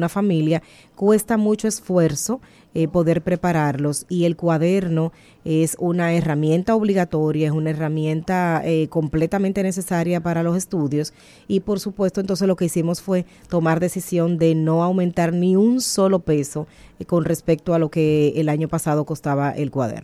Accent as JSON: {"language": "Spanish", "country": "Dominican Republic", "said": "Seguimos siendo esos dominicanos orgullosos de tener la representación en el béisbol como debe de ser."}